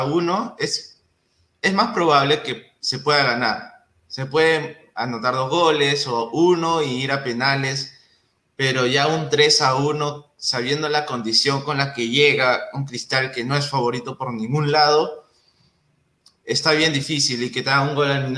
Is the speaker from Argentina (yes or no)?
no; Peru; en verdad era el apoyo de todos nosotros, como tanto como peruanos, más allá de una camiseta.